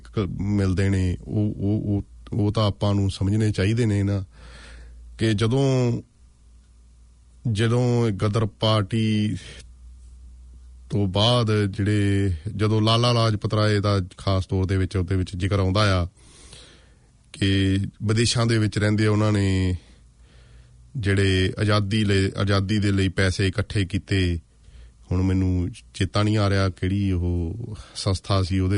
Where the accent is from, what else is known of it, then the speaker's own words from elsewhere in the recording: Tohana, Haryana, India; ਮੈਂ ਖੁਦ ਜੰਪਲ ਹਰਿਆਣੇ ਦੇ ਇਲਾਕੇ ਤੋਂ ਹਾਂ ਅਤੇ ਮੇਰੇ ਦੇਖਦੇ ਦੇਖਦੇ ਸਭ ਕੁਝ ਵਾਪਰਿਆ ਕਿ ਜਦੋਂ ਅਸੀਂ ਛੋਟੇ ਛੋਟੇ ਹੁੰਦੇ ਸੀ ਉਦੋਂ ਆਮ ਤੌਰ ਦੇ ਉੱਤੇ ਸਾਡੇ ਸ਼ਹਿਰ ਟੋਹਾਣੇ ਦੇ ਵਿੱਚ ਜਿਹੜੇ ਬੋਰਡ ਵੀ ਪੰਜਾਬੀ ਦੇ ਵਿੱਚ ਲੱਗੇ ਹੁੰਦੇ ਸੀ